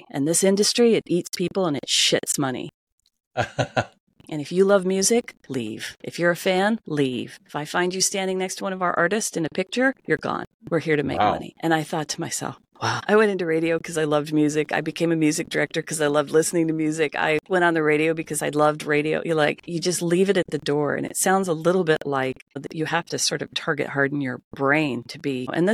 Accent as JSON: {"language": "English", "town": "Las Vegas", "region": "Nevada", "country": "United States", "tie": "born or raised there", "also_born_or_lived": "Los Angeles", "moved": "as an adult", "said": "And then I moved to Los Angeles, which was my dream, to get out of my hometown of Las Vegas."}